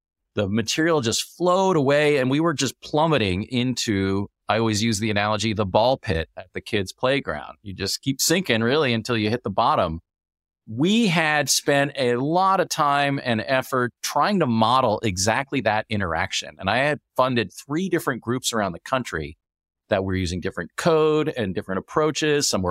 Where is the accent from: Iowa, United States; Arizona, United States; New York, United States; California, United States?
Arizona, United States; Phoenix; because I grew up in the Boys and Girls Club in Phoenix. It was a really important place for me.